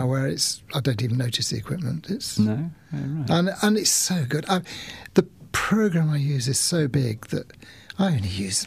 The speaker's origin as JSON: {"language": "English", "town": "Derby", "region": "East Midlands", "country": "United Kingdom", "tie": "born there", "said": "I was born in Derby."}